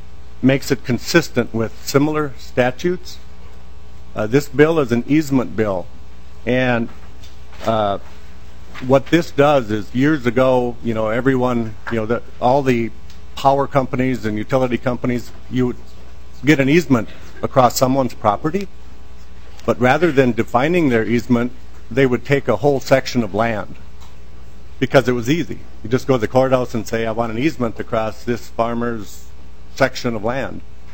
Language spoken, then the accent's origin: English; Montevideo, Minnesota, United States; I'm from Montevideo, Minnesota.